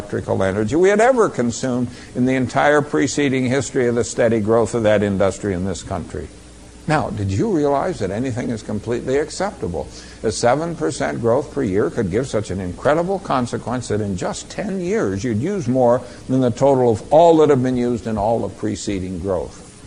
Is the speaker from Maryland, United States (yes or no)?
no; Boulder, Colorado, United States; one of the newspapers in my hometown of Boulder, Colorado